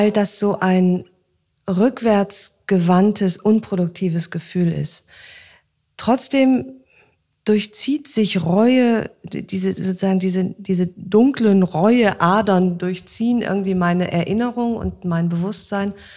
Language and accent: German; Aachen, North Rhine-Westphalia, Germany; wenn ich in meine Heimatstadt fahre, nach Aachen, dann wandle ich auf meinem alten Schulweg, schaue mein altes Elternhaus